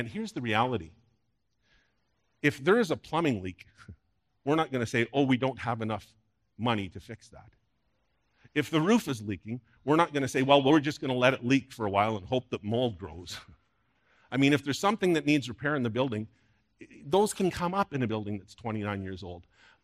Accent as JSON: {"language": "English", "town": "Sudbury", "region": "Ontario", "country": "Canada", "tie": "born or raised there", "said": "my hometown of Sudbury, Ontario."}